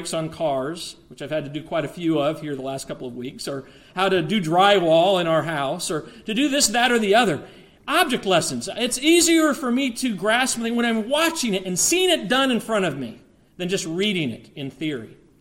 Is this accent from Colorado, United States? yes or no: yes; Colorado, United States; I was baptized at the church where I grew up in Colorado.